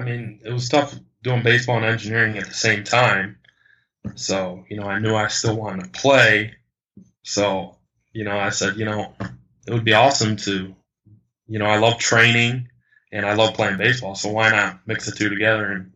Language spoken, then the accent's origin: English; Elmira, New York, United States; I'm from Elmira, New York